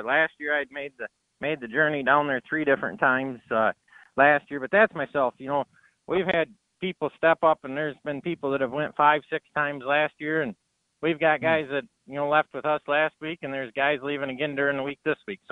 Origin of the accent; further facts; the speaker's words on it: Imlay City, Michigan, United States; So home base for us is eastern side of Michigan, where I'm from a little town called Emily City here. We're about an hour and a half kind of north of Detroit.